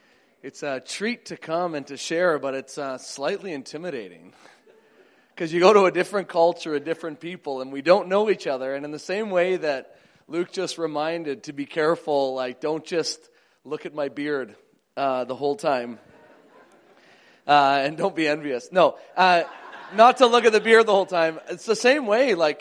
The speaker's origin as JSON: {"language": "English", "region": "Manitoba", "country": "Canada", "said": "Our slogan in Manitoba, so I'm from Canada, but the very center province is called Manitoba."}